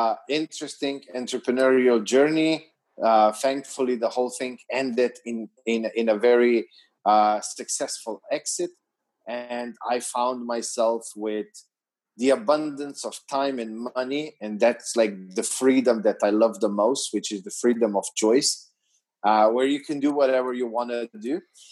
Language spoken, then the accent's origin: English; Slovenia; English is a second language; I am from a small little country in Europe called Slovenia. Just 2 million people